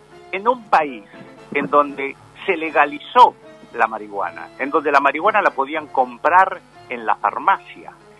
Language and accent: Spanish; Uruguay; Yo vengo de Uruguay